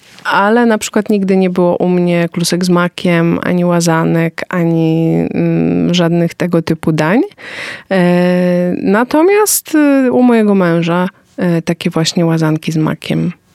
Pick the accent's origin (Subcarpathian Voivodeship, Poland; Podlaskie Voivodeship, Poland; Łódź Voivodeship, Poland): Łódź Voivodeship, Poland; born there; Ja jestem, urodziłam się na pograniczu łódzkiego i świętokrzyskiego